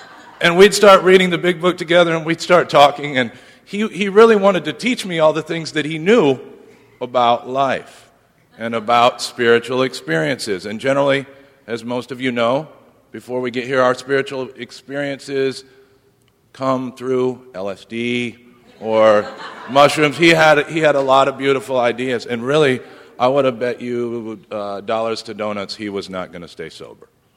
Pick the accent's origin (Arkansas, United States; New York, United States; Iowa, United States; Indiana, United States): Iowa, United States; Growing up, I grew up in Iowa.